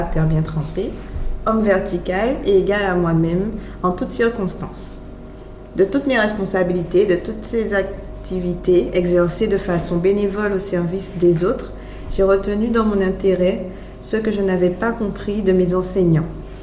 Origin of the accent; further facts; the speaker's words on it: Morne-à-l'Eau, Guadeloupe, France; Non. Je suis guadeloupéen et surtout mornalien.